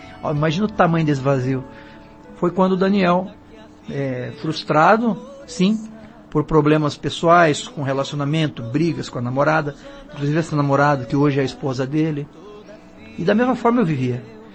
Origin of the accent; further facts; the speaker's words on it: Paranaguá, Paraná, Brazil; also born or lived in São Paulo; now in Curitiba, Brazil; Nasci em São Paulo. Aí, quando eu tinha lá meus 8 anos de idade, minha família veio pra Paranaguá, aqui no litoral. E aí, eu me criei em Paranaguá, né? Em Curitiba eu cheguei mais ou menos 2003, 2004. Tô até hoje